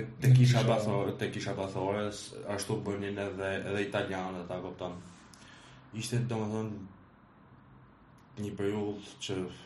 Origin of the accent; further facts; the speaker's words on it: Mirditë, Lezhë County, Albania; Kam lindër në Mirti.